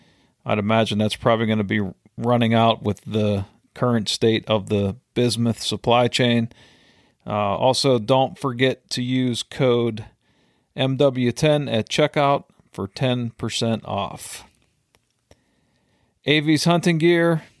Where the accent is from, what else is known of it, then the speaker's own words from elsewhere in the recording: Pennsylvania, United States; I would really like to have her on to discuss the state of waterfowl management and hunting in my home state of Pennsylvania.